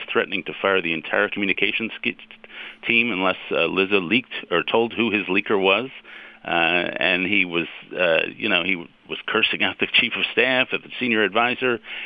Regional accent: New York City, New York, United States; Well, you know, as a New Yorker, I want to apologize on behalf of 8 million New Yorkers to the whole country for the way we talk.

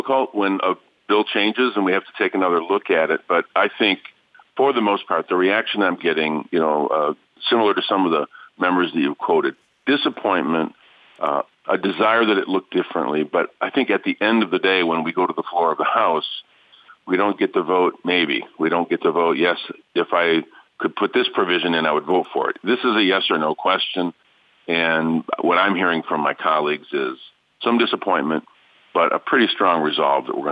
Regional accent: Flint, Michigan, United States; 40% of my hometown of Flint live in poverty.

